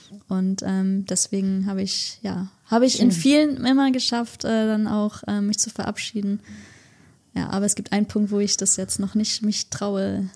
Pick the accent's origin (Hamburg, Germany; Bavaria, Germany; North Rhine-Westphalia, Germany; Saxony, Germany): Hamburg, Germany; also born or lived in Indonesia; Ich bin Hamburger Dern, bin zum Großteil hier aufgewachsen, aber habe auch einen Teil meiner Kindheit in Indonesien verbracht, was mich sehr geprägt hat.